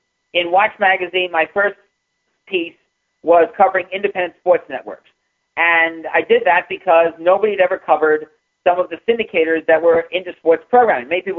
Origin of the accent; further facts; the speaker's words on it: Brooklyn, New York, United States; They're now in New Jersey, but we all were growing up in Brooklyn, Mill Basin.